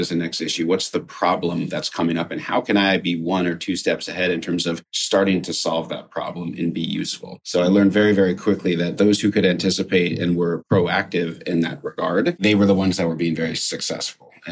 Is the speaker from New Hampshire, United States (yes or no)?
no; Montgomery, New Jersey, United States; I grew up in central New Jersey, a small town called Montgomery, just north of Princeton.